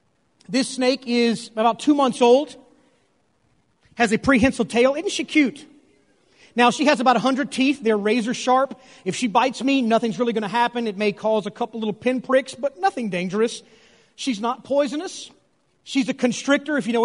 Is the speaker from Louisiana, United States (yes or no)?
yes; Louisiana, United States; I'm from Louisiana, and I go deer hunting all the time when I was there.